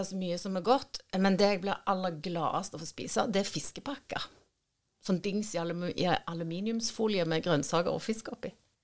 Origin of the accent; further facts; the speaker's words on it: Verdal, Trøndelag, Norway; also born or lived in Harstad; Opprinnelig fra Harstad, vokste opp i Verdalen med Levi Sandnes.